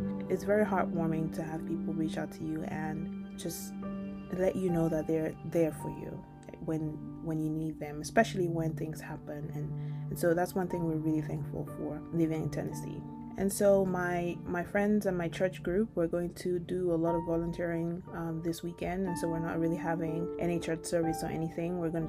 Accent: Umuahia, Abia, Nigeria; So I'm from Umuahia, local government area. But I'm also from Ubakala, even in my village.

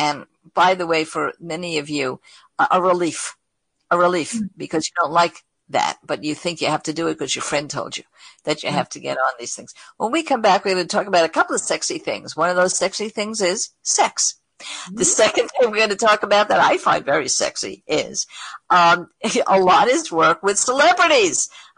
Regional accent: Brooklyn, New York, United States; I mean, we're both from Brooklyn.

